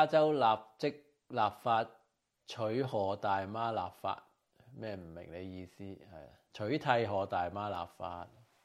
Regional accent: Hong Kong; 同温層就我哋都係香港人圈子啦

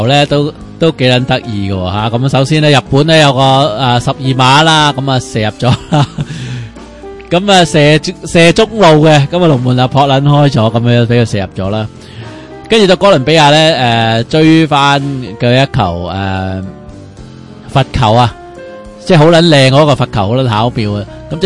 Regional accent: Hong Kong; 我哋香港人梗系熟卵晒啦

